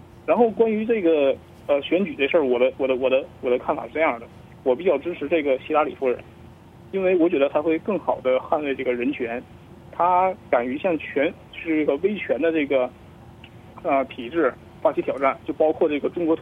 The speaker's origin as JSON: {"language": "Chinese", "country": "China", "said": "我作为一个中国人"}